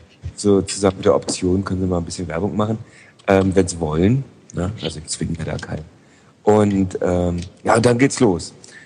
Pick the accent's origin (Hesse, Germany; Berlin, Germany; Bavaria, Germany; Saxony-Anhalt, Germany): Berlin, Germany; ich komme halt aus Lichtenberg